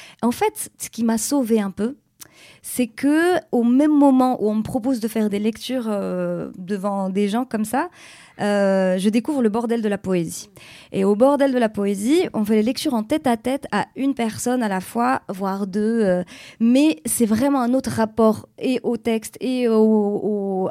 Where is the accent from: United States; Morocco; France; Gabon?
Morocco; d'abord je suis née au Maroc, j'ai grandi là-bas.